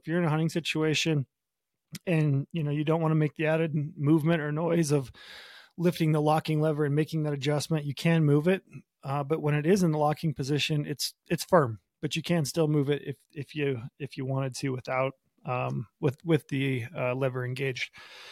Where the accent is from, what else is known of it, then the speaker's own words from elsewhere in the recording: Utah, United States; including my home state of Utah